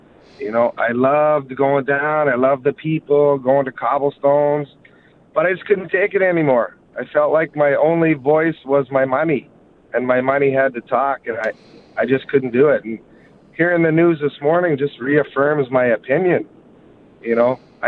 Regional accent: Canada; as a Canadian, love the people of Buffalo, Western New York, United States.

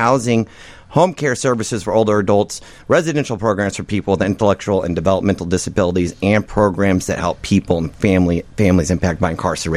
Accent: Kansas, United States; Yeah, I grew up in Tornado Alley. I grew up in Kansas. I left Kansas for the adventure of going to hurricanes

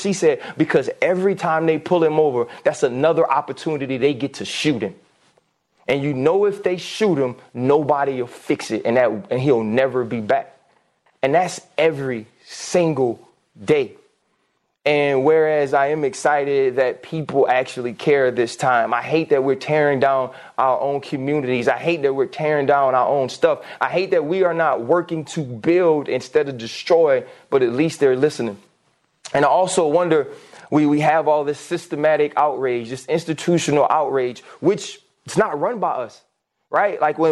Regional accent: New Orleans, Louisiana, United States; You know, I grew up in New Orleans. I grew up in the South.

